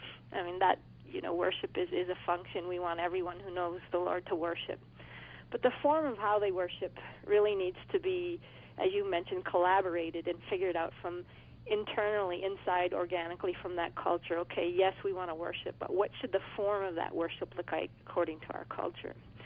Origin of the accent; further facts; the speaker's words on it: United States; Yeah, well, I think as an American, we often do come when we go in a cross-cultural setting, we come with the answers.